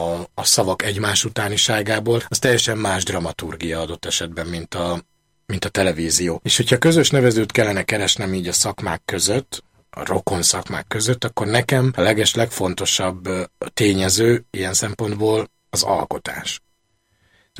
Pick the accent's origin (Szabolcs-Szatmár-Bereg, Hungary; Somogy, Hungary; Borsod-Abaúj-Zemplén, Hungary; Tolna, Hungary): Tolna, Hungary; Kocsola; now in Budapest, Hungary; Tolna megye, egy kis falu mellett, Dombovár mellett egy kis falu, Kocsola, körülbelül 1500-an laknak ott, vagy legalábbis amikor eljöttem, akkor annyian laktak. Egy dolgos, hétköznapi cigány családban, a falu közepén, végén, szélén, a faluban. Ott nőttem fel